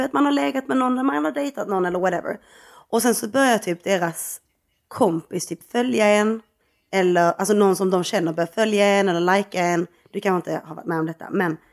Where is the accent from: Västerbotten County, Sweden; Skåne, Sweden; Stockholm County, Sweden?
Skåne, Sweden; som skåning.